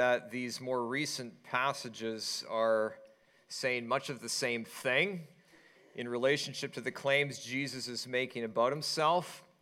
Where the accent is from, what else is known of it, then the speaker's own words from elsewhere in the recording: Vancouver, British Columbia, Canada; where I grew up in Vancouver